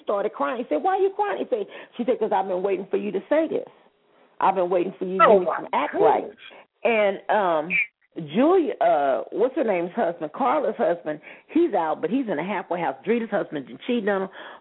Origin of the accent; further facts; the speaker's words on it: the South, United States; You can tell I'm from the South, right?